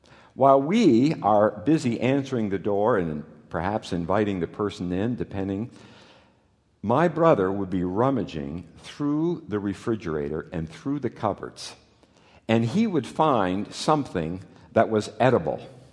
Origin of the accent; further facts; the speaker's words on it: Canada; also born or lived in Netherlands; My family, growing up in Canada